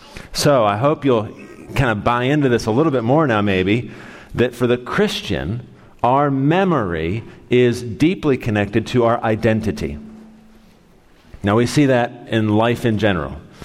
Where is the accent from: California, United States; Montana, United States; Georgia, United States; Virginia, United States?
Virginia, United States; Roanoke; born there; I was born in Roanoke, Virginia, and I lived here